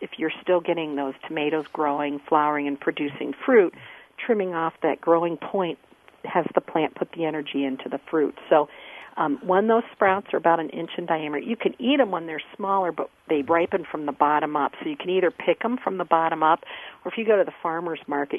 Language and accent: English; Ohio, United States; friends bought me a Homestead Ohio Buckeye because I'm originally from Ohio